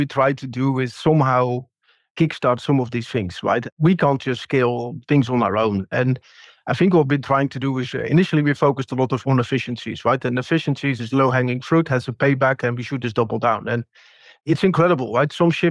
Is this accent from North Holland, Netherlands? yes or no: no; Zeeland, Netherlands; English is a second language; I'm from Zeeland, so I'm a little bit down to earth in those kind of things, right?